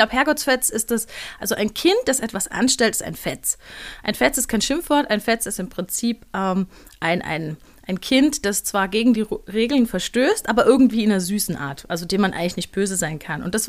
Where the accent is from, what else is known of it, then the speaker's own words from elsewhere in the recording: Baden-Württemberg, Germany; Also ich komme tatsächlich aus Süddeutschland, Baden-Württemberg, um genau zu sein. Und die Ecke hier nennt sich Dreiländereck tatsächlich. Also das hier befindet sich so genau zwischen Hessen, Baden-Württemberg und Bayern. Aber ich bin noch in Baden-Württemberg geboren.